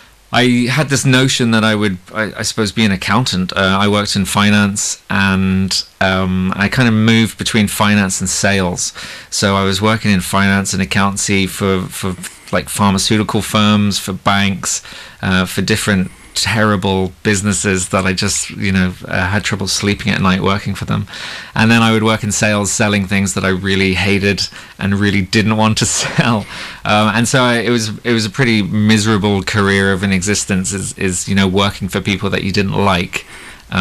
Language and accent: English; Hong Kong; accent: colonial English; I have maybe a bit of a colonial English accent. I grew up in Hong Kong, and so although I'm Irish, I'm kind of stuck with this peculiar voice.